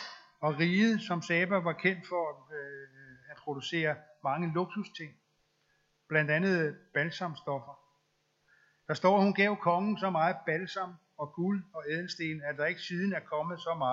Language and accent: Danish; Jutland, Denmark; Og nu, jeg kommer jo fra Jylland, som I jo nok ved